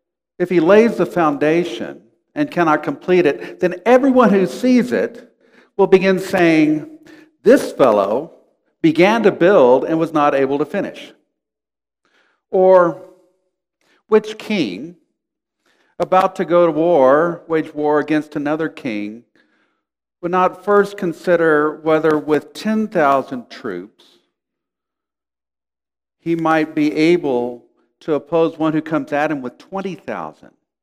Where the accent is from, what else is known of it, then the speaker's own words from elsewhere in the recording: San Antonio, Texas, United States; But not to brag, we're from San Antonio. While we were living in San Antonio, the San Antonio Spurs won 5 NBA titles.